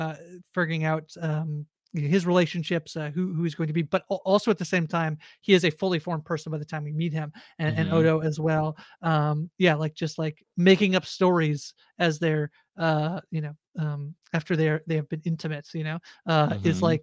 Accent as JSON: {"language": "English", "town": "Liverpool", "region": "North West England", "country": "United Kingdom", "said": "Yes, I'm from Liverpool"}